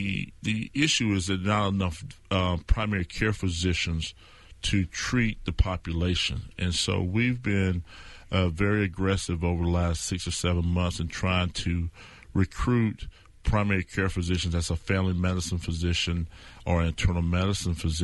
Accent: Bonifay, Florida, United States; I grew up in Bonifay, Florida, and it's in the Florida, Northwest Florida Panhandle, and went to college in Troy University in Troy, Alabama

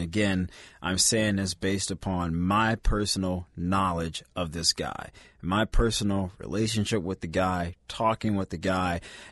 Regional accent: New Orleans, Louisiana, United States; I'm from New Orleans originally. I get this stuff. I've seen it personally.

